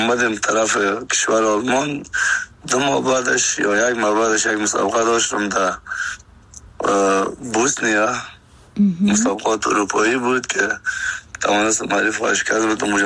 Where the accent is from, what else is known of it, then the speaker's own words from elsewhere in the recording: Afghanistan; moved away as an adult; از سن خورترکی از 14 سالگی تا که از افغانستان برم آمدیم 20 ساله بودم